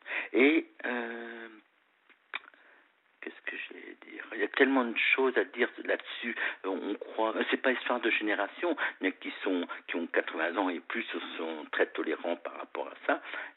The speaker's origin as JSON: {"language": "French", "region": "Brittany", "country": "France", "said": "Je suis des Côtes d'Armor, voilà, originaire des Côtes d'Armor."}